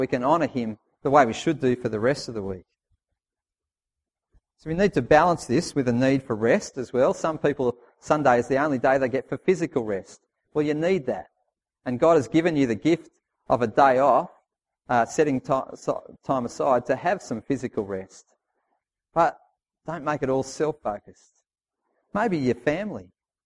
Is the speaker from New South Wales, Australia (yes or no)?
yes; Glenbrook, New South Wales, Australia; I grew up in Glenbrook in the Blue Mountains